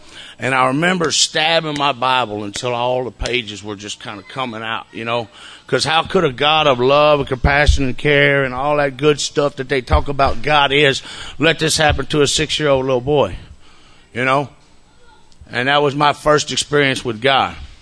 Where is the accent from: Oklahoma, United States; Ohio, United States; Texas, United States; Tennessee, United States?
Texas, United States; Houston; born there; I was born in Houston in 1969. I just celebrated my 50th birthday.